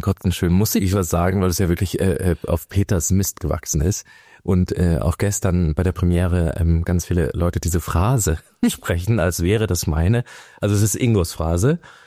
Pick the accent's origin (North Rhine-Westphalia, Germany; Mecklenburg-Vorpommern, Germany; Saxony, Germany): Saxony, Germany; Görlitz; also born or lived in East Berlin; in Görlitz groß geworden und in Ostberlin